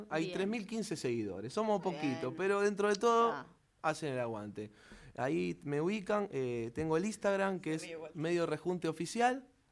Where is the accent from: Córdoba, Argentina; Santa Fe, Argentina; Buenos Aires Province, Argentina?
Buenos Aires Province, Argentina; Avellaneda; yo soy de Avellaneda, y en Avellaneda no tenés un ritmo que te diga, ¿qué toca?